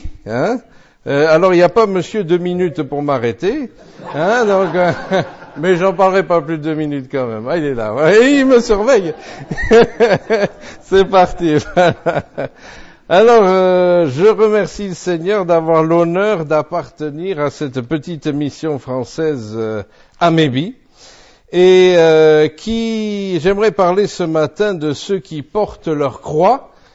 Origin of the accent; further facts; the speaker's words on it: Nouvelle-Aquitaine, France; moi-même, je viens de Lux, dans le Pays Basque, Lux Sumberotte, L-U-X-E, et plus loin, Sumberotte.